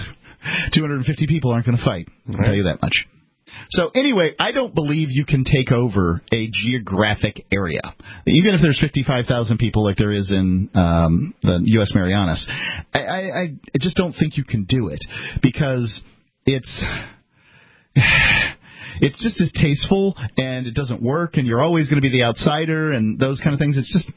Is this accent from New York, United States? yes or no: no; Florida, United States; But I'm from Florida, and I go back every single year to Sarasota.